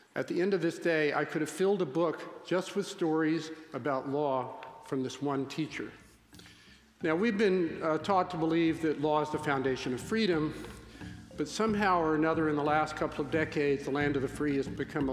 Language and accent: English; the South, United States; I grew up in the South and whiled away the summers fishing.